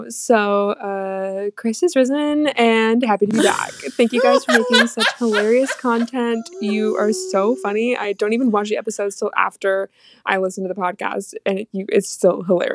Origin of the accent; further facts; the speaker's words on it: Indiana, United States; My pronouns are she, her. I'm from Indiana